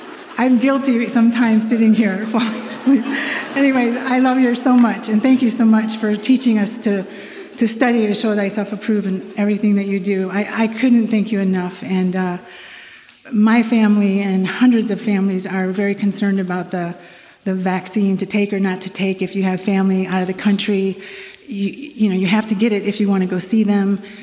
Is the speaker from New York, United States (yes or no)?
no; Michigan, United States; I was from Michigan originally, and I had four children, home-educated them